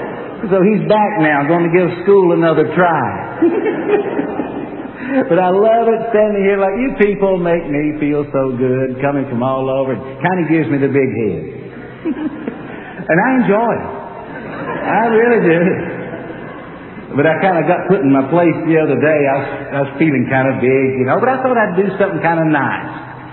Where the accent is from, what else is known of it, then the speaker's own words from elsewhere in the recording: London, Kentucky, United States; I was back down through London, Kentucky the other day, my hometown